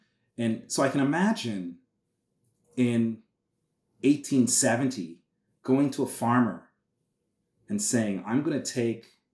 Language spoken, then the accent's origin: English; Trinidad & Tobago; I was born here. Mm-hmm. But I grew up in Trinidad and Tobago.